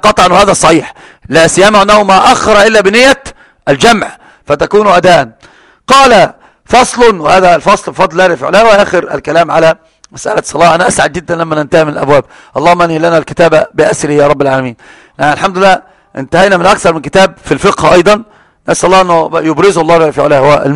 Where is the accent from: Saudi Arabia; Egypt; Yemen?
Egypt; وتعلم أنت عندنا في مصر المغرب غريب، قم فصلي.